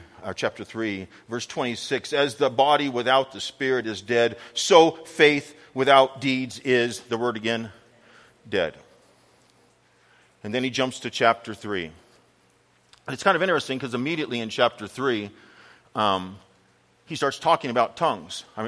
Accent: San Bernardino, California, United States; Now, I'm from San Bernardino.

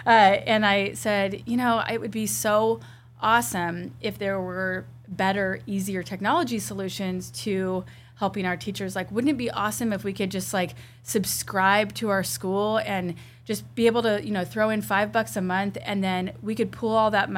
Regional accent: Lincoln, Nebraska, United States; also born or lived in Washington DC / Austin; I'm from Lincoln, yeah.

